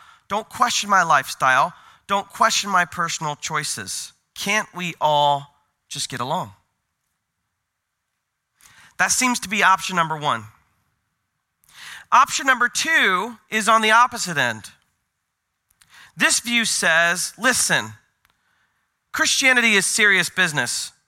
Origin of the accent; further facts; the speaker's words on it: Portland, Oregon, United States; because I'm from Portland, Oregon.